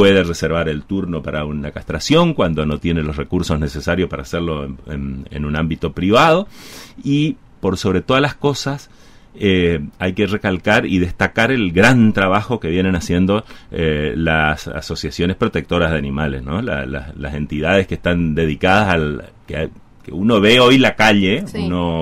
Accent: Paso de los Libres, Corrientes, Argentina; el orgullo de ser libreño, el orgullo ese de que acá, si sea en Japón, vamos y decimos somos de Paso de los Libres, provincia Corrientes

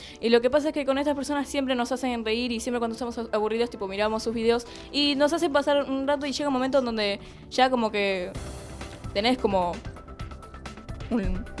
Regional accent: Devoto, Buenos Aires, Argentina; Vengo de Devoto, Argentina.

